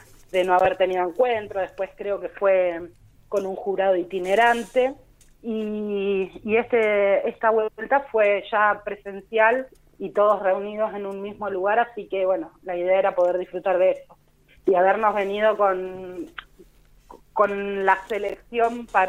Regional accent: Río Colorado, Río Negro, Argentina; now in Bariloche, Argentina; En realidad, o sea, yo soy de Río Colorado, vivo en Bariloche ya hace muchos años.

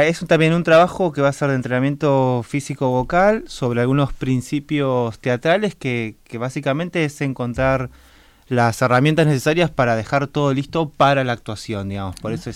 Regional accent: La Plata, Buenos Aires Province, Argentina; Somos de La Plata.

